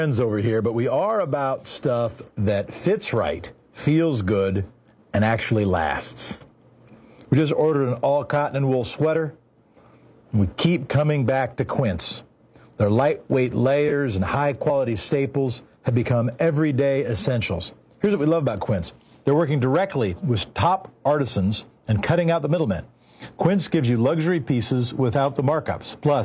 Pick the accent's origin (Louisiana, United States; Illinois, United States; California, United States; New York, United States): California, United States; South Pasadena; also born or lived in Portland; So I lived in South Pasadena as a kid, and I was born in Portland. Then we split up. I lived in Southern California.